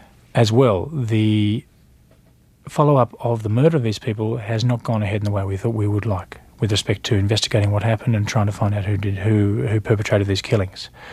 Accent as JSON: {"language": "English", "country": "Australia", "said": "I think being Australian, I have a cynicism for all political leaders"}